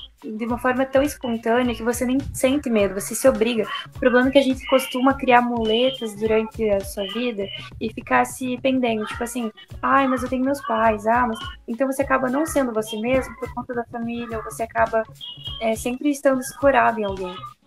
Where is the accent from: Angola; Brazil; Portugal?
Brazil; South Region; Eu vim pra cá sem roupa de frio. Tô surtando já. Ainda que eu sou sulista.